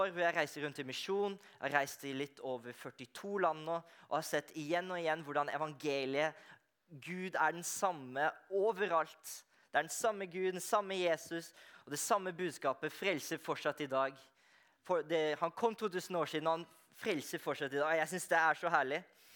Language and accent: Norwegian; Kløfta, Akershus, Norway; Det fint, det fin liten, rundt 10-12 000 mennesker, så det der jeg vokste opp. Så jeg har flyttet litt rundt omkring etter hvert. Jeg halvt amerikansk, jeg har bodd litt i USA, og så har jeg tatt utveksling i Spania